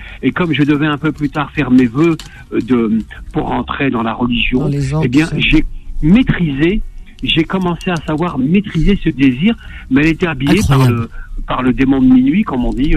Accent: France; Mais je suis français, moi.

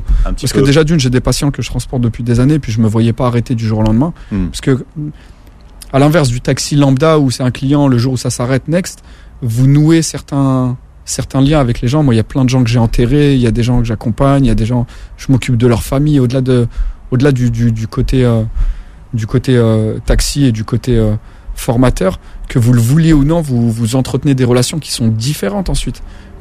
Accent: Paris, Île-de-France, France; je suis natif de Paris et j'ai passé ma vie entière à Paris

